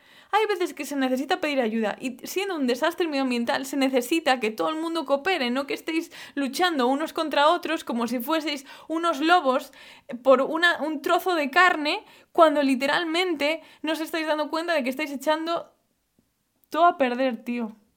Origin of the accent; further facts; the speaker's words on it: Galicia, Spain; Os lo digo, en el alma como gallega, como bióloga de formación